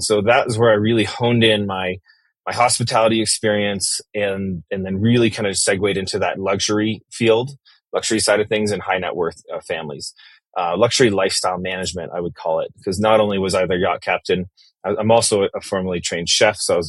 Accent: Western Canada, Canada; I'm originally from Canada

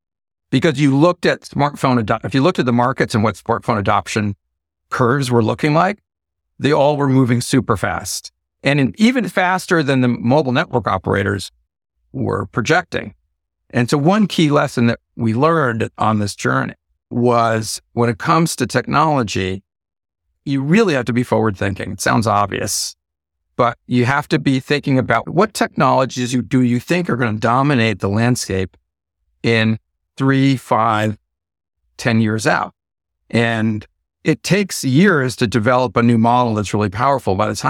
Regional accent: California, United States; I'm from the Bay Area, but I didn't start a tech company.

